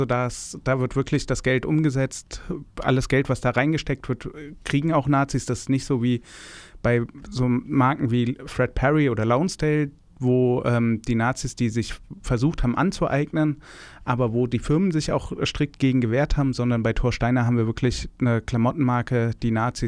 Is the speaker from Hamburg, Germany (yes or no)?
no; Frankfurt, Hesse, Germany; Ja, ich bin ein echter Frankfurter, nicht Hesse, sondern Frankfurter.